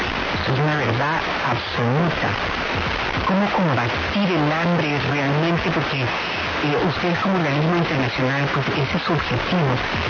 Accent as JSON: {"language": "Spanish", "country": "Colombia", "said": "nosotros no tenemos conciencia, ¿no?, como colombianos"}